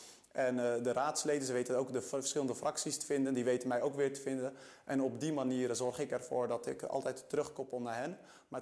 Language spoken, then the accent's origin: Dutch; Rotterdam, South Holland, Netherlands; Ik ben opgegroeid in Spangen, een van de achterstandswijken van Rotterdam.